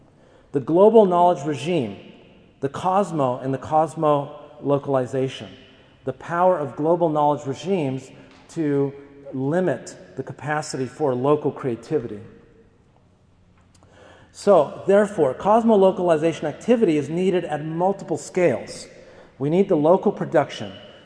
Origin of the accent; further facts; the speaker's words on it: United States; And while I'm from the United States, and as a Mexican American, I know what it means to resist incorporation